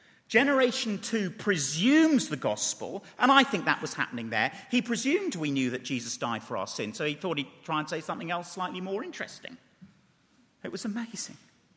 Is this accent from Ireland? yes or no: no; England, United Kingdom; because I'm an Englishman